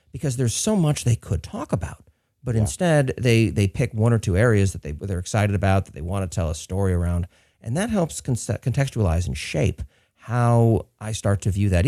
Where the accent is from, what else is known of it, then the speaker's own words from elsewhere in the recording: San Francisco, California, United States; I come from the Linux and startup world here in San Francisco